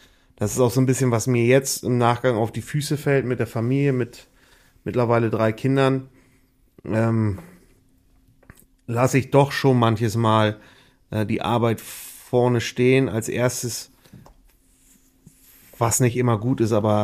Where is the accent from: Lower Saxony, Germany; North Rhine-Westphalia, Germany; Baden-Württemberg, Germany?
Lower Saxony, Germany; Ebstorf; Also ich bin ja gebürtiger Heidjer, wie man so schön sagt. Ich komme aus der Lüneburger Heide und zwar direkt aus Ebstorf.